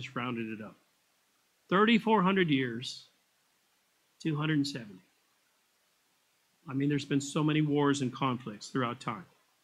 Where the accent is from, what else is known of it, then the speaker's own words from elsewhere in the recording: Pasadena, California, United States; I grew up in Pasadena.